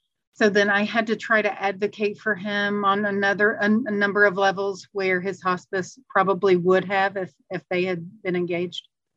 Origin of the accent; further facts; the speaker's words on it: Arkansas, United States; I was born and raised in the South in Arkansas. My family all holds very strong Christian faith and values